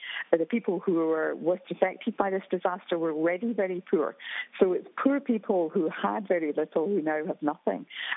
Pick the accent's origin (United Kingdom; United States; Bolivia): United Kingdom; Scotland; I come from Scotland